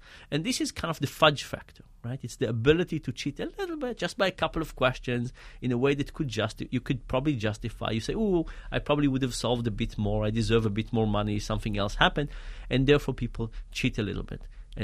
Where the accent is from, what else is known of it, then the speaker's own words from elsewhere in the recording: Israel; I grew up in Israel.